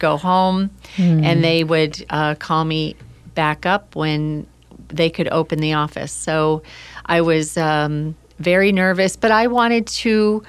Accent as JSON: {"language": "English", "region": "Florida", "country": "United States", "moved": "as an adult", "lives_now": "Portland, United States", "said": "So I am originally from Florida, from the East Coast of Florida. And in 2008, I decided at the age 40 that I had not found my husband."}